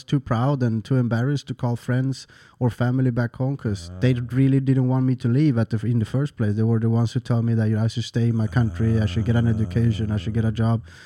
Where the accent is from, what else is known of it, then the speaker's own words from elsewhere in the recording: Sweden; moved away as an adult; also born or lived in San Andres, Colombia; I moved to Sweden. I was 3 years old and I lived there until 19 and a half. And then I moved to Thailand, which I've been there almost 17 years.